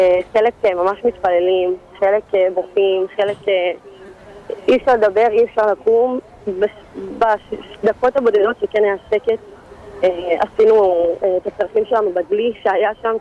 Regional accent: Afikim, Northern District, Israel; אני מקיבוץ אפיקים, בעמק הירדן, ליד הכינרת.

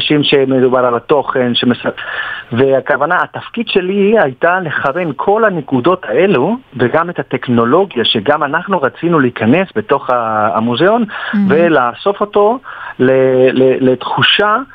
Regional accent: Barcelona, Catalonia, Spain; now in Israel; אני לפני 20 שנה למדתי אדריכלות בברצלונה, אני נולדתי שם

